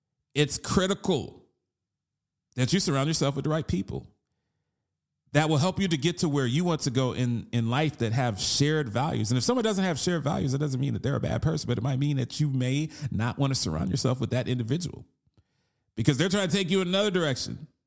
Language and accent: English; Baltimore, Maryland, United States; I grew up in Baltimore. I know what a rat is.